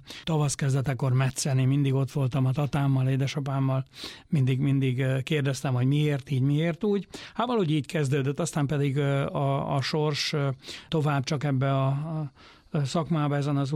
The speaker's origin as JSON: {"language": "Hungarian", "town": "Camăr", "region": "Sălaj", "country": "Romania", "said": "én a Szilágyságból származom, Szilágy-Sombjó környékéről, Kémer helységből. Egy borvidék, ugye a Szilágyságnak egyik legkedveltebb, legszebb borvidéke többek között"}